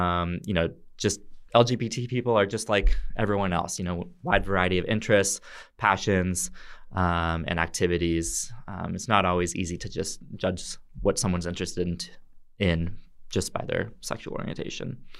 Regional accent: Alaska, United States; Yeah, so I grew up in Alaska. And so growing up in Alaska, there's some similarities to Mongolia because it's kind of a cold climate, cold environment.

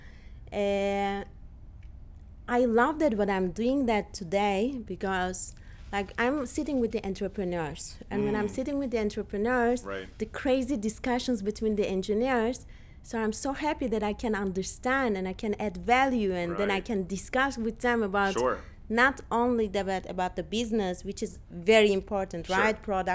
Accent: Istanbul, Turkey; moved away as an adult; Originally, I'm from Turkey

